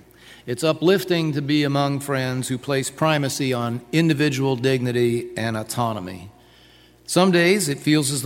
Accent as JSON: {"language": "English", "region": "Indiana", "country": "United States", "tie": "born or raised there", "said": "Of all the accolades that my home state garnered during the years of my elected public service, none was more gratifying to me than Indiana's rating as the second freest state."}